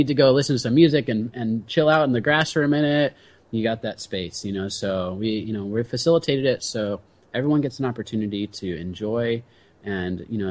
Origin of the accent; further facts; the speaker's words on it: El Cajon, California, United States; You know, I grew up in El Cajon, and I, you know.